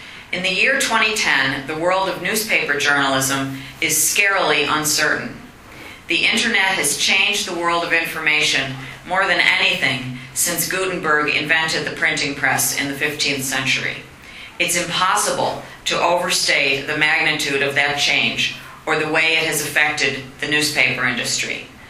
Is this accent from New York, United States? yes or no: yes; Lackawanna, New York, United States; I come from Lackawanna, and I watched the steel mills